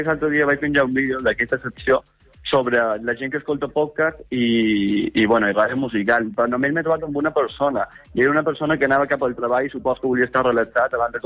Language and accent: Catalan; Sant Jordi, Balearic Islands, Spain; Jo estic visquent al centre, però sempre he estat d'un poble, de Sant Jordi, de tota la vida.